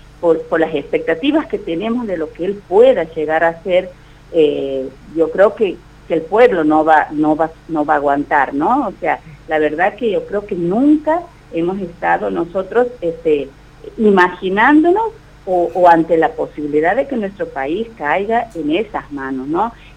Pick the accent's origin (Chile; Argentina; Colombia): Argentina